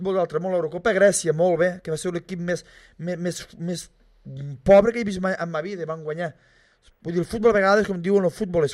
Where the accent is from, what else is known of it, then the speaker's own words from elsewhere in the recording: Catalonia, Spain; una miqueta som catalans, som així.